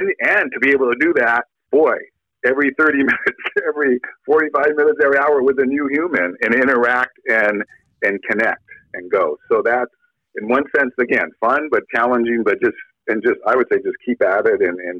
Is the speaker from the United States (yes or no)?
yes; Los Angeles, California, United States; I'm from Los Angeles, so we grew up with John Wooden.